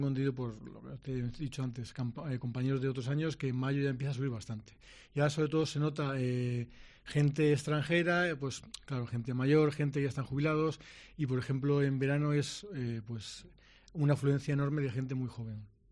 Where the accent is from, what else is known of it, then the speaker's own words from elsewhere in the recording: England, United Kingdom; Spanish is a second language; yo, por ejemplo, soy inglés